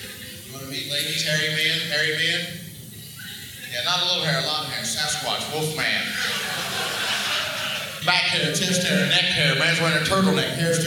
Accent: Oxford, Alabama, United States; I'm from Oxford, Alabama. Not really a town, just an exit.

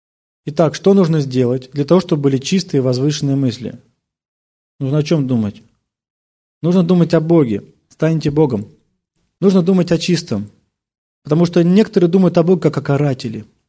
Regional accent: Russia; Ну, я просто из России, там русская картошка.

